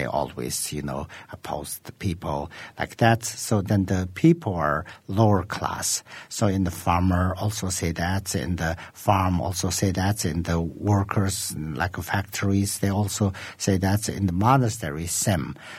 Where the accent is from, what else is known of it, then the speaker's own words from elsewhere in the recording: Qinghai, China; So actually, we're from Eastern Tibet, which is today we could call the Qinghai province.